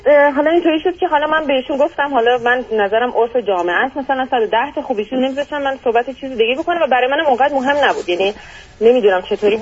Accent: Iran; moved away as an adult; من تازه از ایران اومدم، یعنی مثلا الان 3 سال خورده‌ای هستش که در اینجا هستم

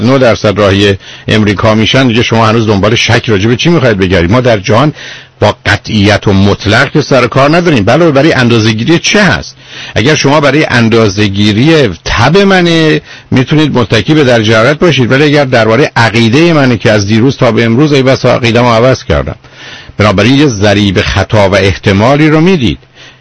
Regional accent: Iran; من به عنوان یه ایرانی کاملا شما رو حس میکنم

